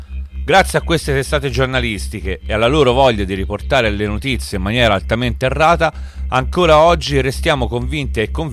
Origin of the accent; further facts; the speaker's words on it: Tuscany, Italy; Sarà forse perché siamo toscani entrambi?